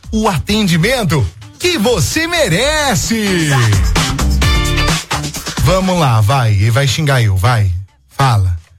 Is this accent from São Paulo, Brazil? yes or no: no; Borda da Mata, Minas Gerais, Brazil; sou de Borda da Mata.